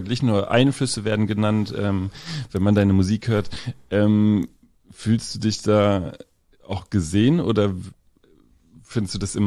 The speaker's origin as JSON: {"language": "German", "town": "Gelsenkirchen", "region": "North Rhine-Westphalia", "country": "Germany", "tie": "born there", "said": "Als gebürtiger Gelsenkirchener"}